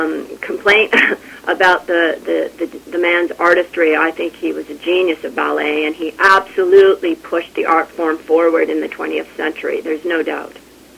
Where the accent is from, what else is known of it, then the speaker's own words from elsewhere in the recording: Toronto, Ontario, Canada; it's in my hometown of Toronto.